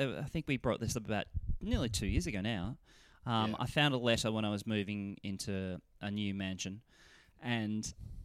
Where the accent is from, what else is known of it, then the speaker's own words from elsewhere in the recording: Australia; And it's like, we're two Aussie blokes. We're just barbecuing on a tinny.